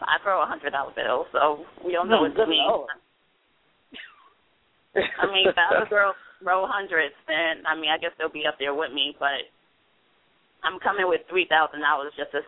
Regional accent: New York, United States; I'm from New York, so I know how New York girls get down, too.

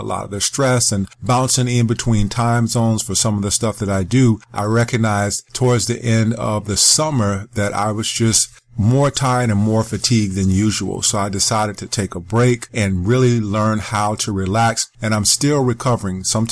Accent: South Carolina, United States; my genealogy growing up in South Carolina.

